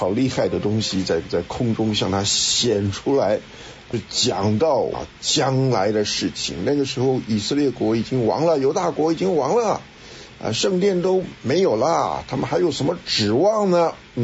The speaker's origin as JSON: {"language": "Chinese", "country": "Taiwan", "tie": "born or raised there", "said": "我们小时候在台湾念的时候"}